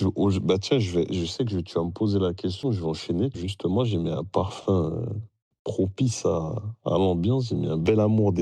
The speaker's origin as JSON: {"language": "French", "town": "Montreal", "region": "Quebec", "country": "Canada", "tie": "born or raised there", "said": "j'ai grandi à Montréal, ça fait plus de 30 ans que j'habite ici"}